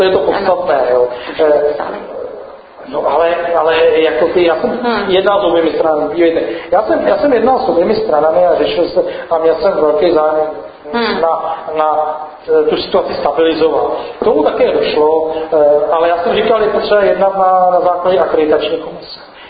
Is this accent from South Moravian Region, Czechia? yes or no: yes; South Moravian Region, Czechia; já jsem naopak na Jižní Moravě, jsem to pojel, jsem z Jižní Moravy.